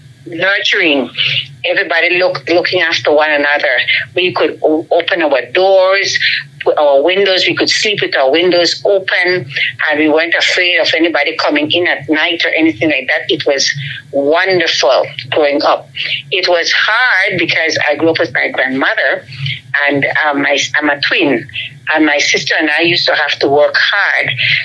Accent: Belize City, Belize District, Belize; moved away; Well, Belize, when I was growing up in Belize City, I was 6-something years ago.

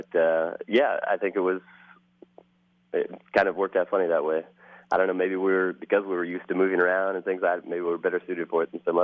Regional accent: Boulder, Colorado, United States; also born or lived in New Jersey / Bay Area / Memphis, Tennessee; I was born in New Jersey and then lived there for about 5 years, lived in the Bay Area for another 5 years, lived in Memphis, Tennessee for about four, went to high school in Boulder, Colorado

